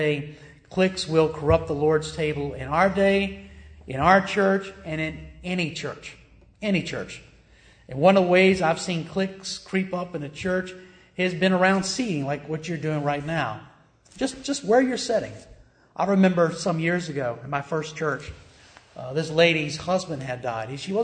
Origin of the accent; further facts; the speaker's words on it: Richmond, Virginia, United States; But I remember when I'm from Richmond, Virginia. I'm not from the Valley.